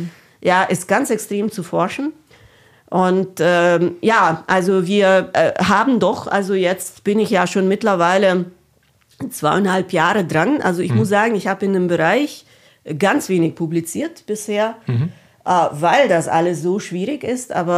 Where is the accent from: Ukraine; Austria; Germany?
Ukraine; Also ich komme aus der Ukraine ursprünglich.